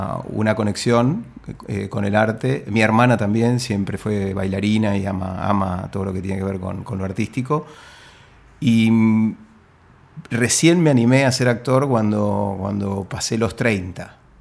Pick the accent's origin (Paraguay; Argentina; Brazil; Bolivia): Argentina; Cipolletti, Río Negro; yo nací en Cipolletti y me vine acá, hice la escuela primaria pública allá y vine a la secundaria a estudiar con mis hermanos que eran más grandes. Y hice la secundaria en el colegio Champañá